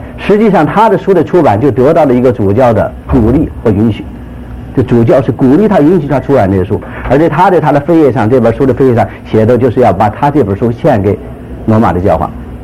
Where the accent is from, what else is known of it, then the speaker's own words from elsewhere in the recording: China; 因为我是从大陆来的，